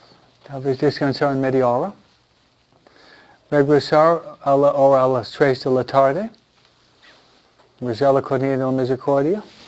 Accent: United States; Spanish is a second language; A mí, tal vez porque soy americano más independiente, me gusta mi espacio, ¿no?

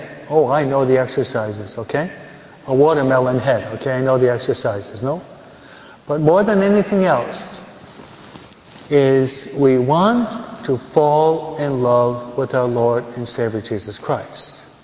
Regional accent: Michigan, United States; born there; Because I was born in Michigan, but my dad moved out of it, so all of my relatives stayed there in Michigan.

